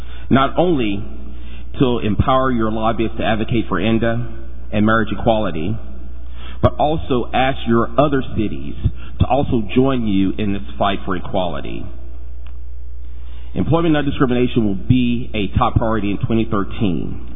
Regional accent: Dallas, Texas, United States; I'm a native Dallasite, living here for 48 years, born and raised in South Oak Cliff.

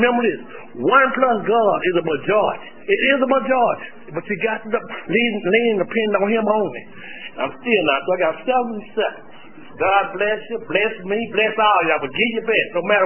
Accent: United States; We are Americans.

